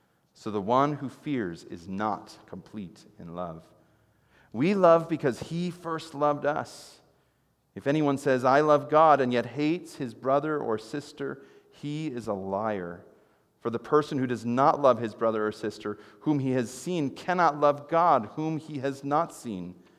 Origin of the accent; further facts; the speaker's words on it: Chicago, Illinois, United States; I know, I'm from Chicago, I've got some pizza rules, and that's just how it goes, okay?